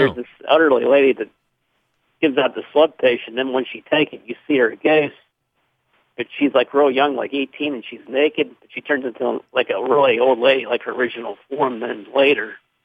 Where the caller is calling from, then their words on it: Cumberland, Maryland, United States; from Cumberland, Maryland.